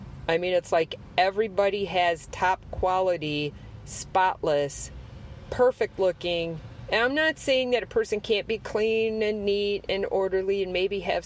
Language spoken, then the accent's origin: English; Wisconsin, United States; I know we're from Wisconsin, way, way up north. And the winters could go all the way to the end of March.